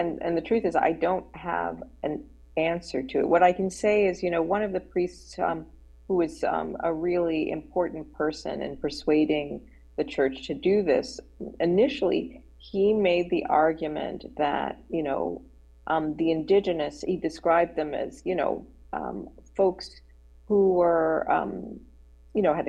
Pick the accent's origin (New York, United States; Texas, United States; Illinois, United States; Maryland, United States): New York, United States; You know, I grew up in New York, and my understanding of the church was seeing the church as a northern church